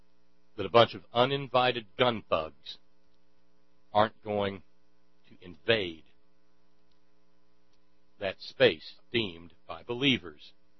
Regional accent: the South, United States; I used to think that was kind of brutal because I was raised in the South.

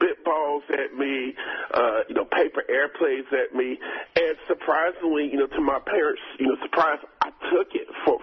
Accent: North Carolina, United States; I grew up in a part of North Carolina where, you know, pretty much everybody knows who you are

